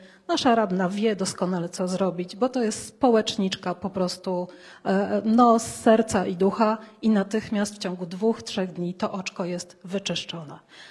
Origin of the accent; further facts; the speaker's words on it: Warsaw, Masovian Voivodeship, Poland; born there; moja rodzina, rodzina mojego taty pochodzi z Podpłońska. Ja urodziłam się już w Warszawie. Moja mama urodziła się w dzielnicy Włochy, więc znam tutaj, można powiedzieć, każdy kamień i każdą ulicę i w Warszawie